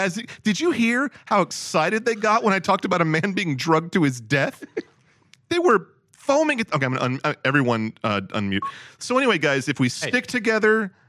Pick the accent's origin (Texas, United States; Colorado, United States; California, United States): Texas, United States; But we're both from Texas. We're from roughly the same neighborhood.